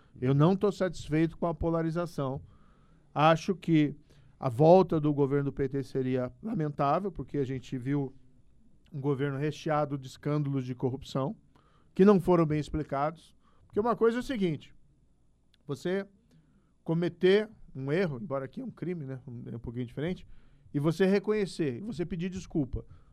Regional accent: Maringá, Paraná, Brazil; aqui é a minha terra, nasci aqui, eu nasci em Maringá. Meus pais, aliás, são pontagrossenses, são aqui de Ponta Grossa. Constituí família aqui

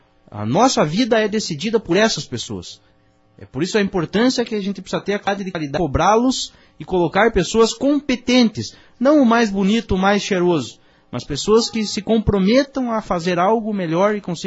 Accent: União da Vitória, Paraná, Brazil; E de que tenho orgulho de dizer hoje que sou da União da Vitória.

